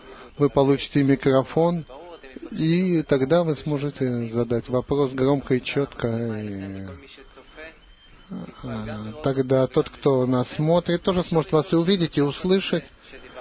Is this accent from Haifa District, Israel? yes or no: yes; Haifa, Haifa District, Israel; Здравствуйте, я из Хайфы.